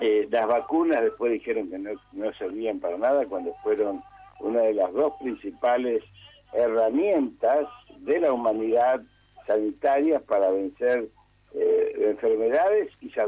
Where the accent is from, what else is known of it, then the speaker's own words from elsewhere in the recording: Argentina; como argentino